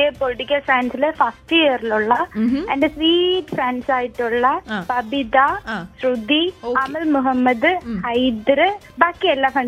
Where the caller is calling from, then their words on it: Peroorkada, Kerala, India; ഞാൻ പേരൂർക്കട വഴയിൽ നിന്നാണ് വിളിക്കുന്നത്.